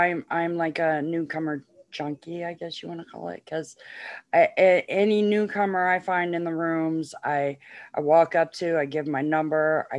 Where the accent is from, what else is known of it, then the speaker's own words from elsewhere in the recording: Virginia Beach, Virginia, United States; because you know, I'm from the Virginia Beach area, and she was at the time too.